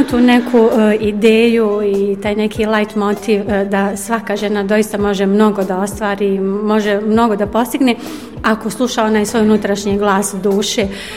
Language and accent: Bosnian; Tuzla, Federation of Bosnia and Herzegovina, Bosnia & Herzegovina; now in Bosnian Krajina, Bosnia and Herzegovina; Jeste, ja sam Tuzlanka i nažalost, eto, prije 20 godina sam otišla u Krajinu.